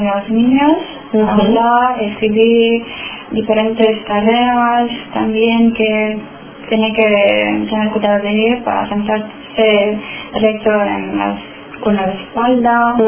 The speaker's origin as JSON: {"language": "Spanish", "region": "Bucharest", "country": "Romania", "lives_now": "Leganés, Spain", "said": "Yo soy de Rumanía."}